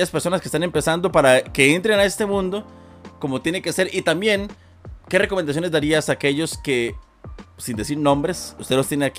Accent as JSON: {"language": "Spanish", "country": "Costa Rica", "said": "siendo nacional, siendo tico."}